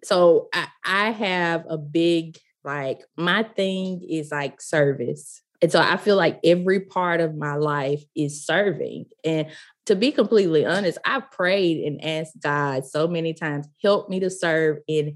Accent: the South, United States; accent: deep Southern; I live in the Mississippi Delta. You probably can tell that already from my deep Southern accent.

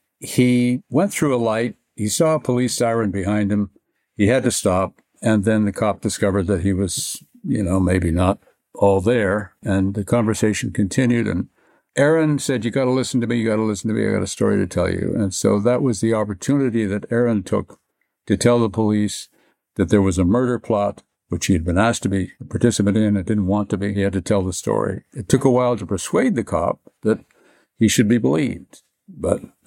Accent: Canada; And I don't live there. I'm not from there. I grew up in Canada, far away from that culture

